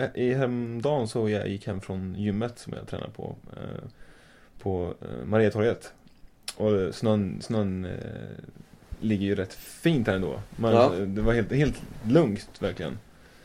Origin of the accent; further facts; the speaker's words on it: Norrköping, Östergötland, Sweden; Jag växte upp i Vilbergen först. När jag var 3 år. Sen bodde jag från Smeby.